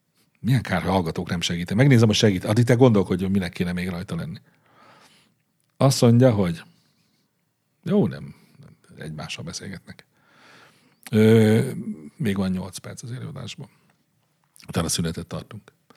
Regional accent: Hungary; meg kell jelennie valahogy annak, hogy magyarok vagyunk. Ehhez ragaszkodom.

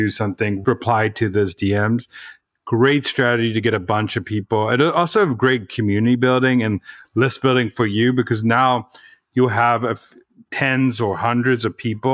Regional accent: San Diego, California, United States; When I grew up in San Diego, so there used to be like this park.

